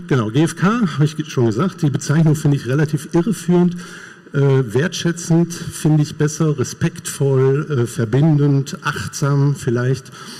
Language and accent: German; North Rhine-Westphalia, Germany; Bin Westfale und bin offiziell im Ostwestfälischen mittlerweile beheimatet, in der Nähe von Kassel, was eben nicht mehr Westfalen ist.